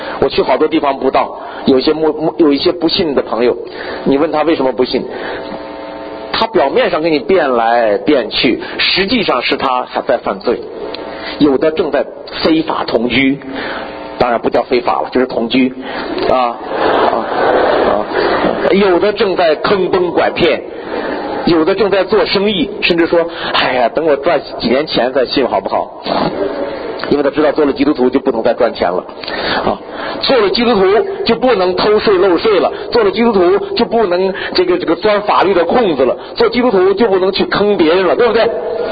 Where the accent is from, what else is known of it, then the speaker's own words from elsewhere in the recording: China; 我们大陆人就喜欢辩论啊，我也是学哲学的，